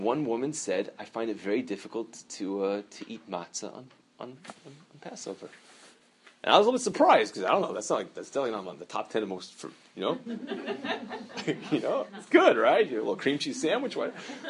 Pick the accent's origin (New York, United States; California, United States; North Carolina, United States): California, United States; accent: California; it's my California accent that comes through in Hebrew.